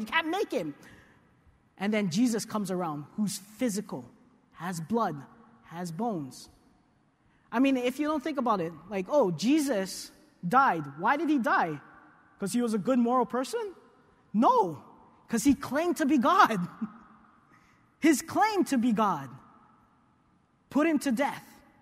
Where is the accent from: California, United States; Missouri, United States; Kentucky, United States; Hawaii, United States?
Hawaii, United States; Plus two, I'm from Hawaii. We talk pidgin, so sorry.